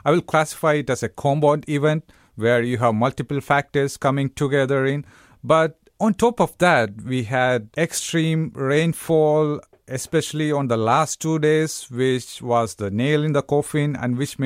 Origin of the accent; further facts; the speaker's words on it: Kerala, India; I'm originally from Kerala.